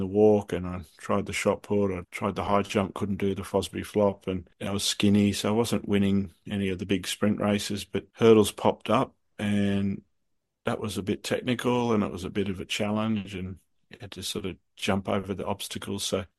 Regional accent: Australia; I'm an Australian and I'm wearing green and gold, but geez, I'm actually I'm Indigenous Australian as well

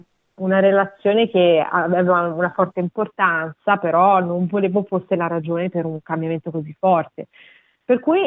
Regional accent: Garbagnate Milanese, Lombardy, Italy; moved away as an adult; now in Australia; Provincia di Milano, una ridente cittadina garbagnate milanese.

